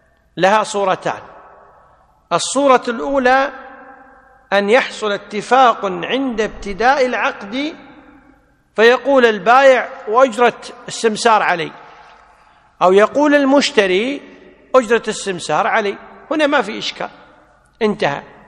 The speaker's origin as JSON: {"language": "Arabic", "country": "Kuwait", "said": "المرجع العرف مثلا عندنا في الكويت سمسار السيارات أجرته على من"}